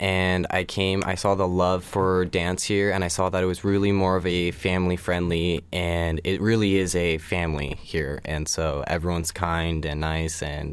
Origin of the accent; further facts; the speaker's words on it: Washington, United States; I'm from the Tri-Cities area, so it's closer to the southeast side of Washington, but it's still very far away.